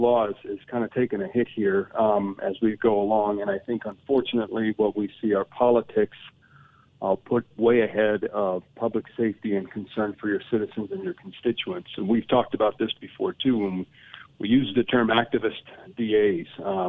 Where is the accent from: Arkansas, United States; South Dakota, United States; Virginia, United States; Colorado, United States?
Colorado, United States; Grand Junction; also born or lived in Great Falls, Montana; I was born in Great Falls, Montana, graduated from Grand Junction High School, got my degrees from Colorado State University and Creighton School of Law, and I've lived in Adams County for the last 20 years where I raised my family.